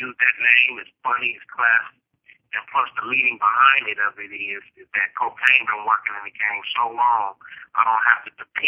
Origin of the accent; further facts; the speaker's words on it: Pomona, California, United States; being that we grew up around Pomona, California